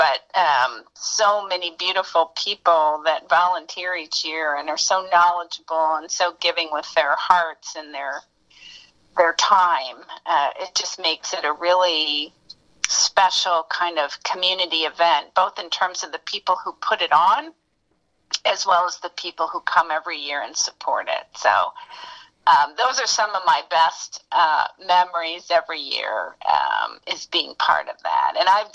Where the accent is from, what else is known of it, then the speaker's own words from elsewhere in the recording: Indianapolis, Indiana, United States; So, I grew up in Indianapolis on the north side. I'm one of 10 kids, so I'm daughter number 5.